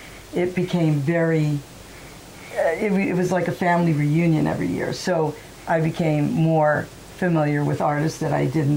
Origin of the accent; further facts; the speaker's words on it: Charlotte, North Carolina, United States; born there; also born or lived in Atlanta; now in New York, United States; I am born in Charlotte, North Carolina, and I've lived all up and down the East Coast, but before New York, I was in Atlanta, and that's where I cut my teeth in music photography.